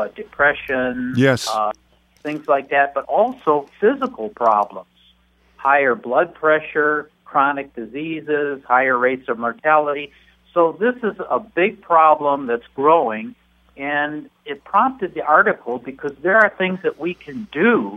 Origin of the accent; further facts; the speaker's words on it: Dearborn, Michigan, United States; I was born and raised in Dearborn and then became president of state AARP about 2006.